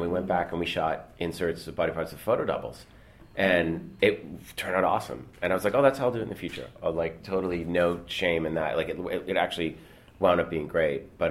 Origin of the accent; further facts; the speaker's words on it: Newton, Massachusetts, United States; kind of probably from where I grew up in Newton, Massachusetts, of that kind of over-sheltered, over-privileged, over-educated, kind of upper-middle-class kid